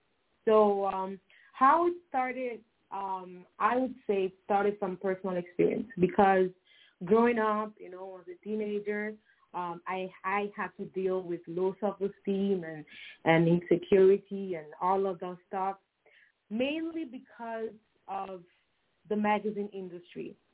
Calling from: Toronto, Ontario, Canada; Okay, I'm calling from Toronto, Canada.

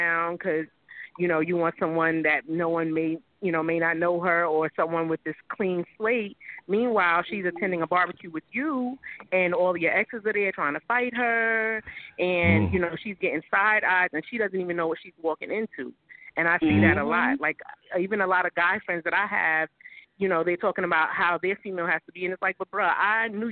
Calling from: Spring Valley, New York, United States; I'm calling from Spring Valley, New York.

